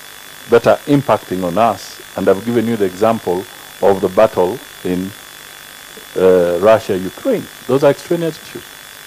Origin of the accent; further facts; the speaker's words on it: Kenya; we, as a Kenyan nation today, are going through a difficult economic time. Some of the issues self-inflicted as a Kenyan people